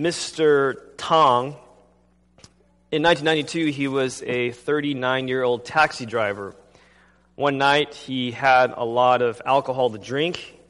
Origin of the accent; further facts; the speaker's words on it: Taiwan; as a child, I grew up in Taiwan because my father is a minister in the prison system in Taiwan.